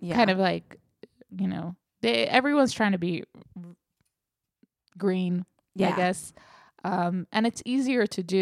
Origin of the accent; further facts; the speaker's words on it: New York, United States; Growing up in New York, it's like you think I'd be everywhere in New England. I've been to like three states there.